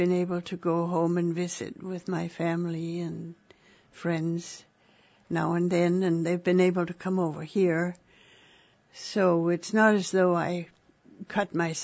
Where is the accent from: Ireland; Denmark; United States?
Denmark; moved away; I've lived different places, but I was born and raised in Denmark.